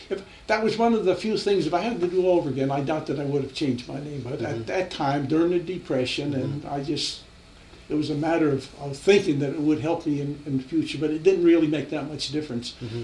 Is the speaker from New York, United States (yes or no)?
yes; New York City, New York, United States; In fact, I was from New York City and Jewish. People didn't like Jews, and they didn't like New York City people.